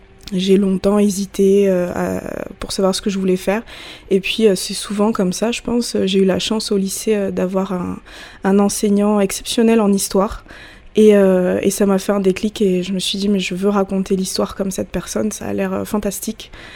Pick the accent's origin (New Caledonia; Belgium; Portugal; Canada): New Caledonia; Nouméa; born there; Je suis née à Nouméa en 1996, de deux parents, bien entendu. Mon père est métis kanak, antillais, et ma mère est arrivée dans les années 1980 de métropole